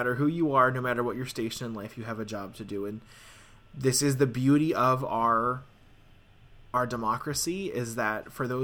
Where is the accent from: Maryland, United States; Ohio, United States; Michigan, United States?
Maryland, United States; I'm actually glad to say I'm from Maryland at this point